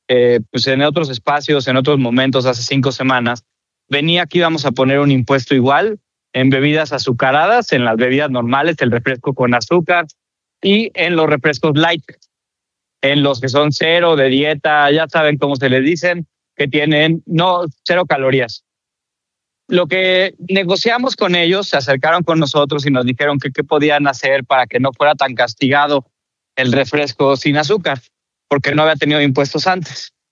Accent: Mexico; Hay muchas cosas que nos enorgullecen como mexicanos

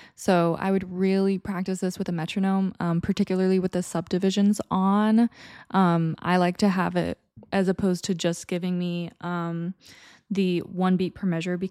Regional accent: Illinois, United States; And I am also from Illinois, so let's go Illinois.

